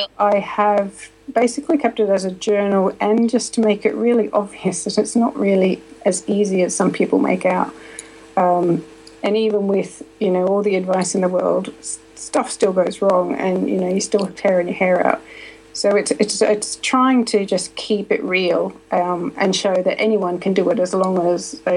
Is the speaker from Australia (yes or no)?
yes; Australia; moved away as an adult; So clearly, name gives it away. I'm from Australia. I left Australia when I was 23. I'm now 41, so that's about 17 years ago.